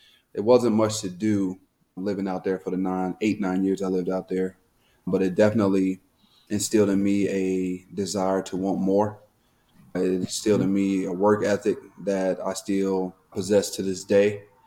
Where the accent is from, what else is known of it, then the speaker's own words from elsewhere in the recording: Proctor, Arkansas, United States; also born or lived in Memphis, Tennessee; I was born in Memphis, Tennessee, lived there until I was like 3 or 4. Don't know the exact. Then moved out to the countryside of Proctor, Arkansas, which is outside of West Memphis